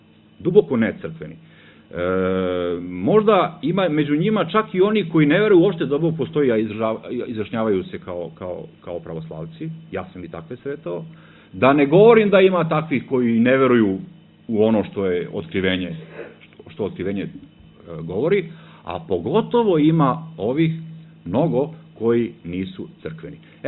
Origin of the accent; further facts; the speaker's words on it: Kovin, Vojvodina, Serbia; ja sam rodom iz Kovina, iz Banata, i ja se sećam tamo te neke 80. godine kad sam bio u osnovnoj školi, u tom mom selu, pored Kovina